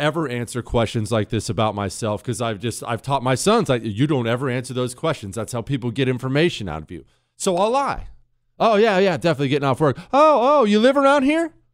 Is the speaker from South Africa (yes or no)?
no; United States; Yes, right, I am judging because I'm an American